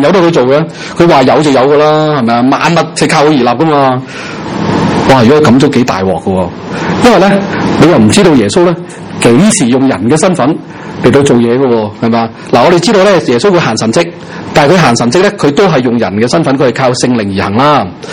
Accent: Hong Kong; 我哋香港人好多人都好中意做啲表面嘅嘢

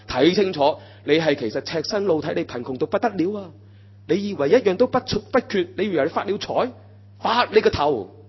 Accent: Hong Kong; 我哋香港人係咪咁噶？

